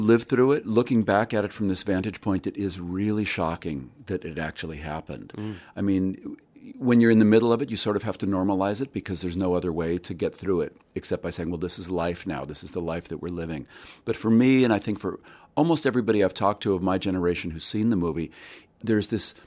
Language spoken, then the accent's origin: English; Los Angeles, California, United States; I grew up in Los Angeles, but, you know, even as a kid, as an 11, 12-year-old, I knew about the Haight-Ashbury district and the hippies